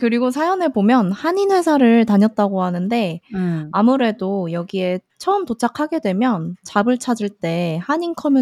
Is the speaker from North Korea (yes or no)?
no; South Korea; 또 그 사람도 제가 한국인이니까 대충 뭐 어떤